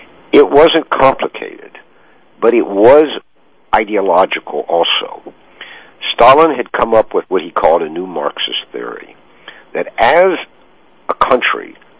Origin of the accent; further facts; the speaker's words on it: Kentucky, United States; and I grew up in Kentucky, and I went off to Indiana University